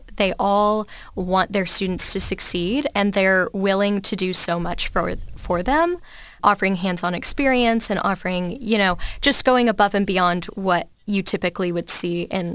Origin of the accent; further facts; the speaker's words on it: Fairfield, Ohio, United States; So I'm from Fairfield, Ohio, about an hour and a half away from Cedarville.